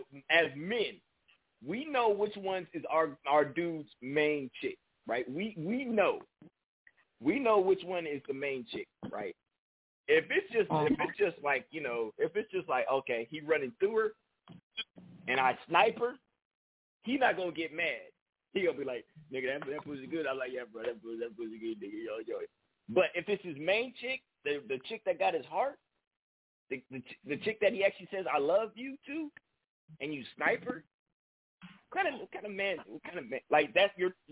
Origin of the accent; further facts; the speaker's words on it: West Coast, United States; so let's talk about now because I'm from the West Coast, right?